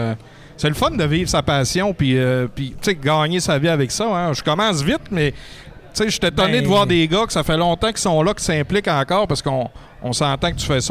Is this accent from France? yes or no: no; Quebec, Canada; accent: la Baie; Mon Dieu, j'ai sorti mon accent de la baie.